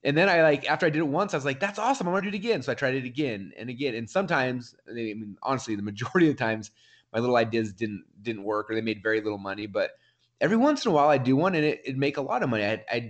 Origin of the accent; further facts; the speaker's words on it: Boise, Idaho, United States; I'm from Boise, Idaho. We're famous for potatoes here.